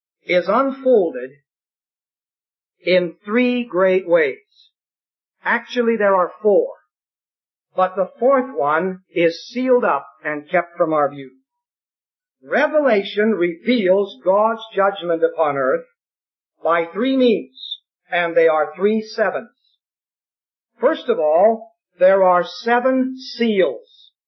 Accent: United States; We're ambassadors for Christ. I come from the United States.

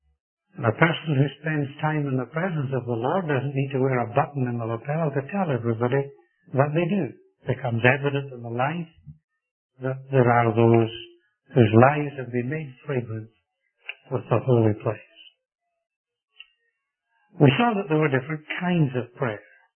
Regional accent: Scotland, United Kingdom; This made me feel good as a Scotsman.

